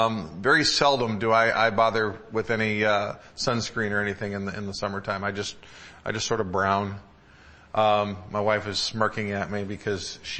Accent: Michigan, United States; I remember when I was growing up in Michigan is surrounded by water.

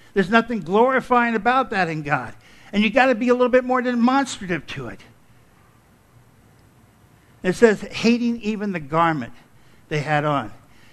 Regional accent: Arkansas, United States; born there; they lived in Arkansas. I'm not proud of that, but they lived in Arkansas. I was born in Arkansas.

